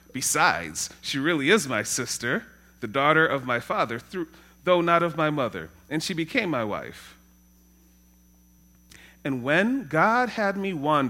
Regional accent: Trinidad & Tobago; I mean, I'm from Trinidad and my wife is German and Native American, so we can't get away with that.

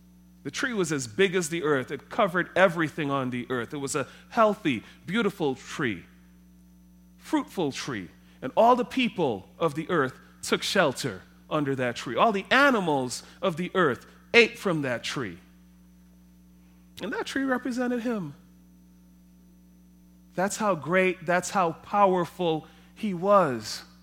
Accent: Trinidad & Tobago; I grew up in Trinidad.

